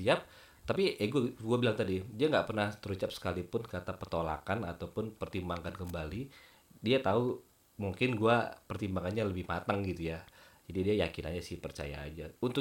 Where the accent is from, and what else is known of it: Indonesia; accent: Batak